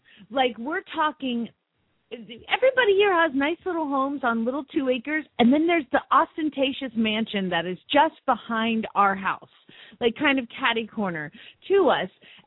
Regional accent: Phoenix, Arizona, United States; from Phoenix, Arizona

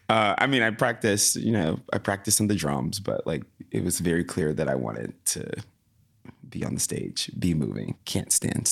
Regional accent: Tallahassee, Florida, United States; I mean, I'm from Tallahassee, Florida. Whoop, whoop, go Florida.

